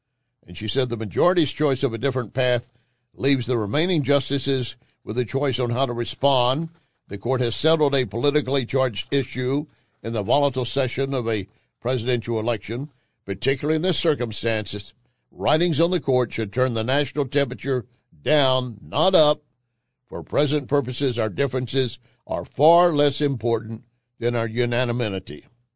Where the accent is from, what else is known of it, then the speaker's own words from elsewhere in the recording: Pecos, Texas, United States; I grew up in Pecos, the home of the hanging judge, basically.